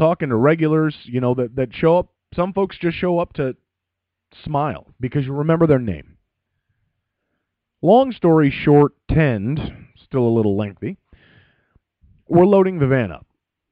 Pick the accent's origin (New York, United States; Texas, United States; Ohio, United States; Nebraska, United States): Nebraska, United States; Omaha; on their way to my hometown of Omaha, Nebraska.